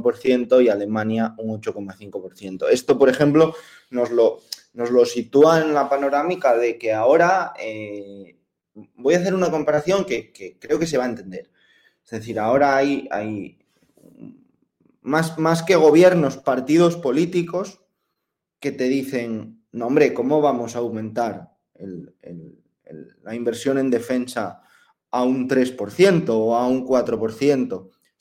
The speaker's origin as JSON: {"language": "Spanish", "region": "Asturias", "country": "Spain", "lives_now": "Brussels, Belgium", "said": "Yo siempre tenía la coña, y lo he contado aquí alguna vez, de a un asturiano no le tiembla el pulso con el clima de Bruselas."}